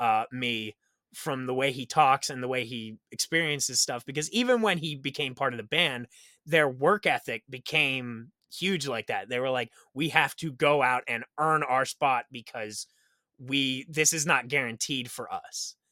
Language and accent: English; Pennsylvania, United States; because I'm from Pennsylvania. I'm on the East Coast.